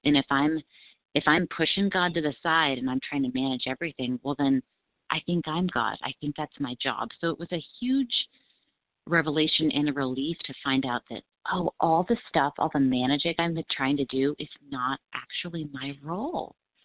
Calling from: Colorado, United States; Good morning. … from Colorado.

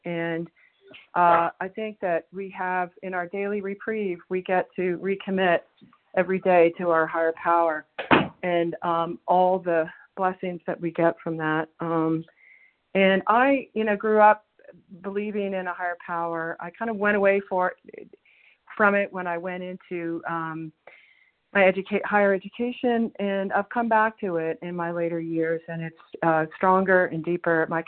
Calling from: New Mexico, United States; I'm from calling from New Mexico this morning

